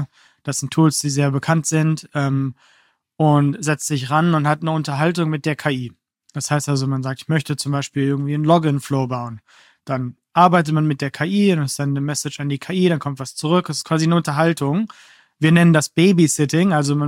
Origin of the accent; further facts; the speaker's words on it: Aalten, Lower Saxony, Germany; Ich bin aufgewachsen in Aalten bei Hannover. Ganz, ganz kleines Dorf, damals vielleicht 2000 Leute.